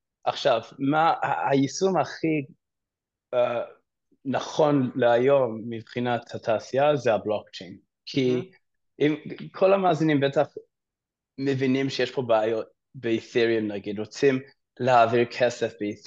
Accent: Australia; moved away as an adult; now in Israel; אני עליתי לפני 6 שנים מאוסטרליה, תואר בסטטיסטיקה משם

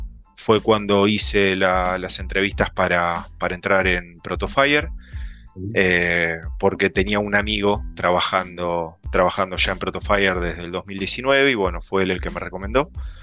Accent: Trelew, Chubut, Argentina; also born or lived in La Plata; yo soy de Trelew, nací en Chubut. Bueno, más o menos un poco de background. Soy chubutense que se fue a estudiar a La Plata, informática.

